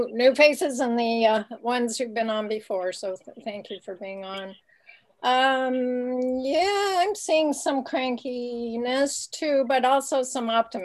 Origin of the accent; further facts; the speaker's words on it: California, United States; I'm from California, by the way.